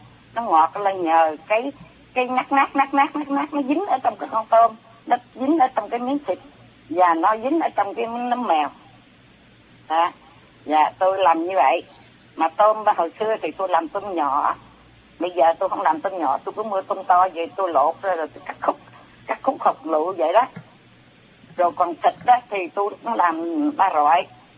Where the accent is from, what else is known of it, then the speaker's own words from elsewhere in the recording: Southern Vietnam, Vietnam; now in Houston, United States; Tôi là người Nam